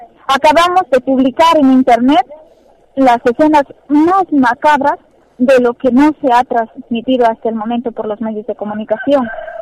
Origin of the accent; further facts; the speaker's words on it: Peru; si nosotros queremos a nuestro país y estamos orgullosos de ser los peruanos